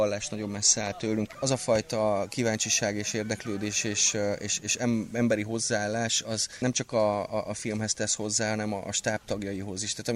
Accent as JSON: {"language": "Hungarian", "region": "Csongrád-Csanád", "country": "Hungary", "said": "Én csongrádi vagyok, tehát az Alföld kellős közepéről származom"}